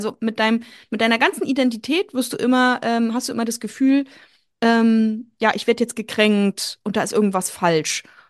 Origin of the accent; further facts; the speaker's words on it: Brandenburg, Germany; Ich komme aus Brandenburg